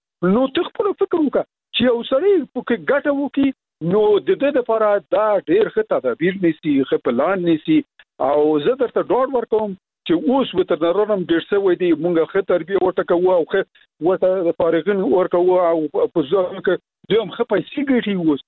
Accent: Logar, Afghanistan; زه خپله د لوګر یم، زه لوګر ته چې لاړم

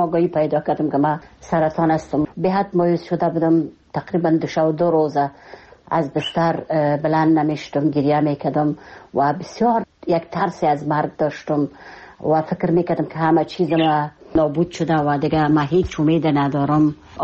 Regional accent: Kabul, Afghanistan

